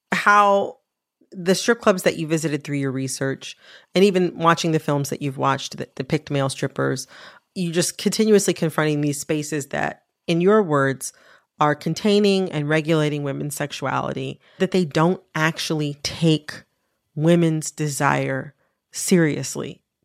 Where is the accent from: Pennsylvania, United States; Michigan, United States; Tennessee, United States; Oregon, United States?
Michigan, United States; Detroit; also born or lived in Washington, D.C.; now in New York, United States; I'm from the Detroit area. I lived, you know, I live in New York now. I lived in DC for a while.